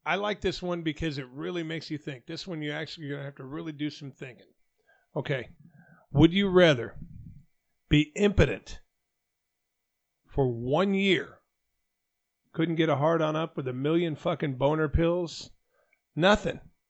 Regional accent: Arizona, United States; I'm from Arizona, man. There was no Hicks there.

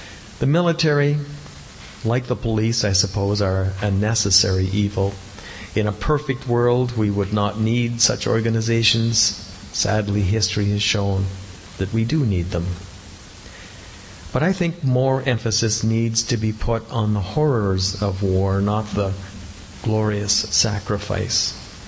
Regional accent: Saskatchewan, Canada; And the reverse is true in Saskatchewan. Because of this, my hometown had its Remembrance Day ceremonies on the Sunday closest to the actual day.

